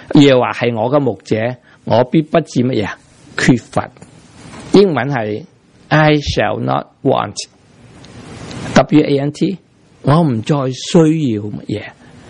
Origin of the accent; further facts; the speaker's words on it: Chaozhou, Guangdong, China; 我哋知唔知我系潮州人，系潮州人嚟噶